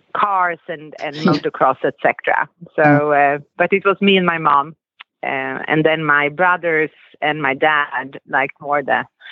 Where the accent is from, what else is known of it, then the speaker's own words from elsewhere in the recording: Sweden; now in Texas, United States; Yes, that's right. I still have my accent. I live in Texas, but I just can't get that Texas accent yet.